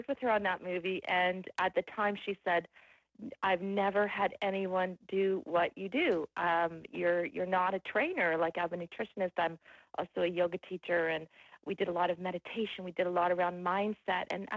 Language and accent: English; Canada; I'm Canadian.